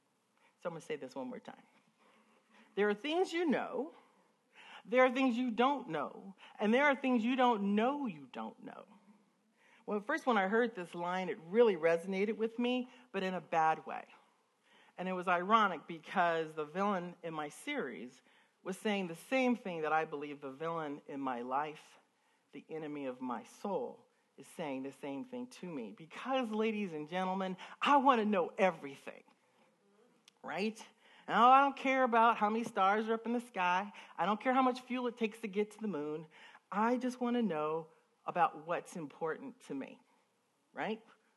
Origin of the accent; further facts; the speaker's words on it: Los Angeles, California, United States; also born or lived in New Jersey; I'm from Los Angeles, but I've had many jobs.